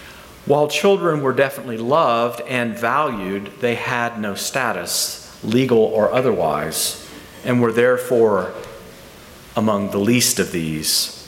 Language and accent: English; Tennessee, United States; also born or lived in Texas / California / New Mexico; although I was born in Texas, I was raised mostly in the mountains of southeast Tennessee and have ever since felt a kinship with mountains and high places and wilderness. I've spent most of my adult life in the West, in California and New Mexico